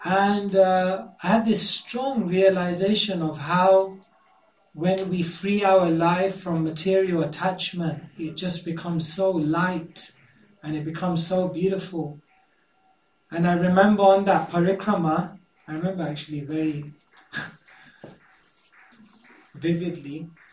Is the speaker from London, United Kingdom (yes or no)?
yes; London, United Kingdom; So I said, I'm from London, I've come to get some mercy, give me your blessings.